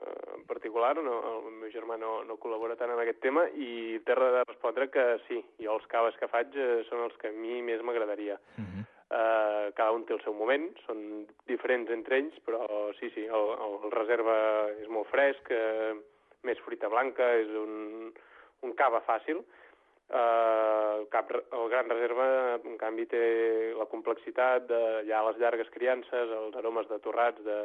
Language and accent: Catalan; Sant Sadurní d'Anoia, Catalonia, Spain; som fills de Sant Sadurní, i com no pot ser d'una altra manera, doncs hem mamat el cava des de ben petits